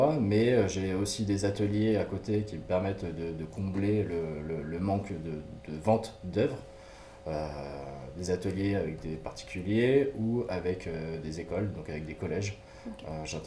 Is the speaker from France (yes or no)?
yes; Saint-Claude-de-Diray, Centre-Val de Loire, France; also born or lived in Blois; Je viens de Blois, je suis né à Blois. J'ai grandi dans un petit village à côté, c'est Saint-Claude-de-Diray. Et du coup, ouais, je suis originaire de cette région.